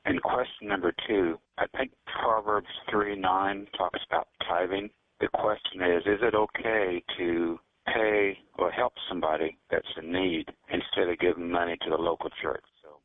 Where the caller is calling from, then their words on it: Topeka, Kansas, United States; Good evening, I'm calling from Topeka, Kansas.